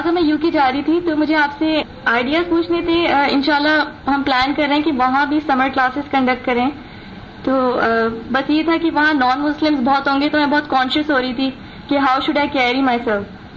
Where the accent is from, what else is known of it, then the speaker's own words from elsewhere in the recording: Thatta, Sindh, Pakistan; میں ڈسٹرکٹ ٹھٹا سے آئی ہوں اور ابھی فورتھ پیج میں زیر تعلیم ہوں. جی استاد میں ہاسٹل میں رہتی ہوں